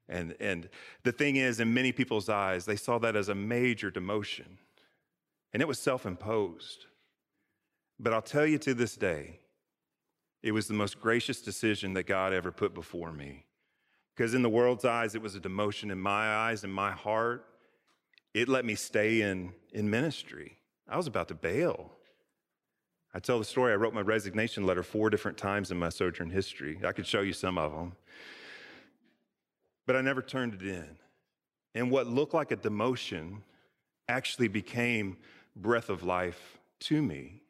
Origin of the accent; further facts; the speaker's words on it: United States; because I grew up in America, in American Christianity